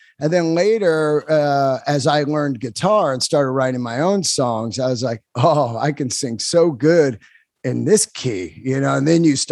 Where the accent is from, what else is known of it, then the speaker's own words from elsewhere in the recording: California, United States; I loved him. I grew up in the Bay Area.